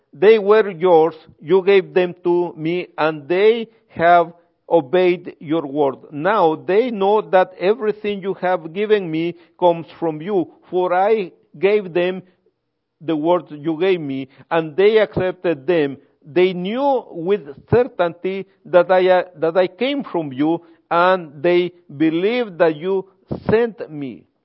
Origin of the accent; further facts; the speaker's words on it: Guatemala; I'm from Guatemala. What else? I am a professor. What else? I am an evangelical.